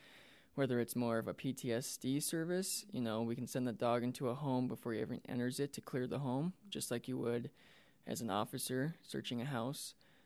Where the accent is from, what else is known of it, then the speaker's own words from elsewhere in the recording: Midwest, United States; now in Ogden, United States; it just happened to be by chance that I applied to Ogden because I'm from the Midwest. I just wanted to live in Utah in general.